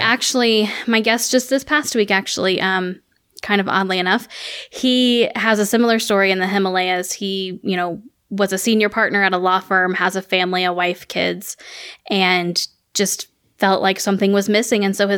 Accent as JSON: {"language": "English", "region": "Indiana", "country": "United States", "tie": "born or raised there", "said": "Growing up in Indiana, I don't think I ever heard a single thing uttered about Utah like my entire life."}